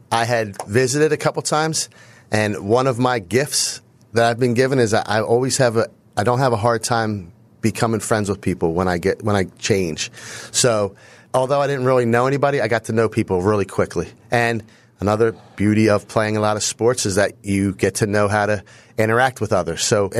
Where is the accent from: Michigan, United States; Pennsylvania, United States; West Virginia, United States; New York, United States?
Pennsylvania, United States; Philadelphia; I grew up in Fox Chase in Northeast Philadelphia near the Fox Chase Playground, Eddie Pollock Rec